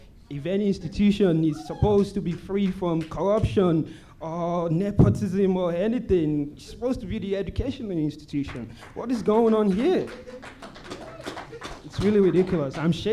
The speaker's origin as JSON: {"language": "English", "country": "Nigeria", "said": "I'm from Nigeria."}